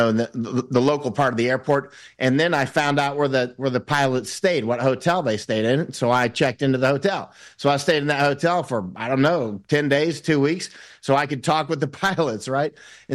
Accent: Winter Haven, Florida, United States; I'm from Polk County, Florida, Winter Haven, Florida.

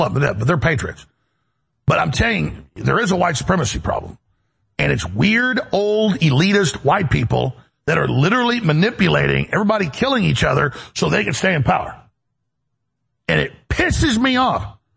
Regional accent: Texas, United States; Oh, but see, I'm from Texas is why that is.

